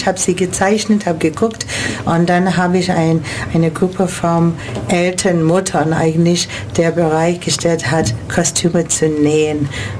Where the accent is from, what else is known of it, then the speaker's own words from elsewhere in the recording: United States; German is a second language; now in Germany; Ich habe gedacht, warum nicht? Ich bin Amerikanerin